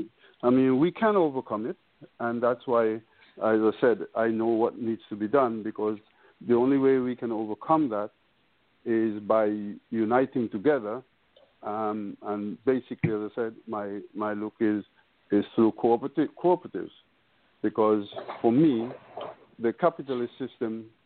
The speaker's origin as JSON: {"language": "English", "region": "England", "country": "United Kingdom", "tie": "born or raised there", "said": "been in Africa on and off for the last 30 years. I grew up in England. I came here over 50 years ago in the UK."}